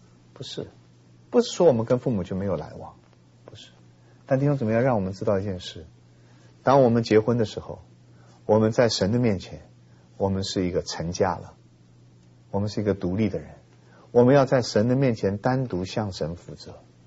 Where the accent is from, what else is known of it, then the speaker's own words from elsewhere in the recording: China; 我们中国人有一个非常错误的想法